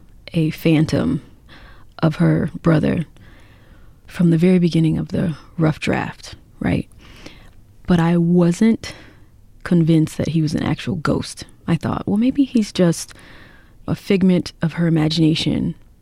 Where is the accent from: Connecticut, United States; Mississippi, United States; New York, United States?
Mississippi, United States; DeLille; a fictional twin of my hometown, mm-hmm. DeLille, Mississippi.